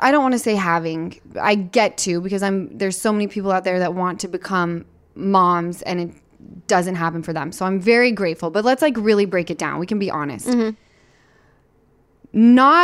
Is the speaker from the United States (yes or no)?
yes; Utah, United States; All right, I'm from Utah.